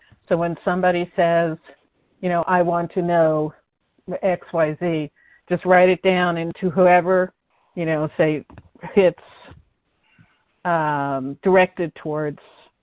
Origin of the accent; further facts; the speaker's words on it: Carmel, California, United States; Well, you know, I'm from Carmel. That's where my family is.